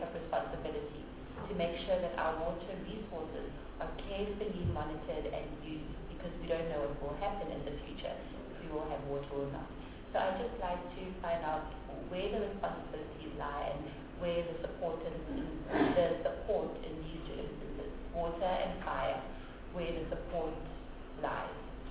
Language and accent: English; Western Cape, South Africa; The Western Cape, I'm from the Western Cape, that's why I take interest.